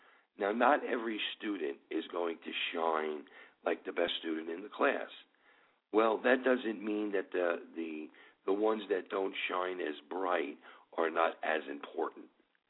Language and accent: English; New York, United States; accent: New York; now in Southern US; So obviously, as soon as we say hello, they know that we're from New York.